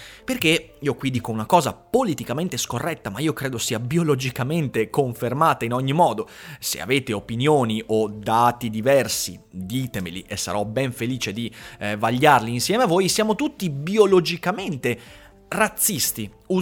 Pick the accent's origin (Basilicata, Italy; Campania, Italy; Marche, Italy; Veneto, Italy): Veneto, Italy; lo so, sono veneto